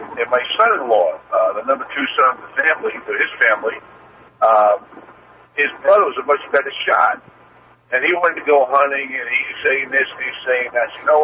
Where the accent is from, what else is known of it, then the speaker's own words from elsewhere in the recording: Long Island, New York, United States; And that mackerel store, I grew up on Long Island.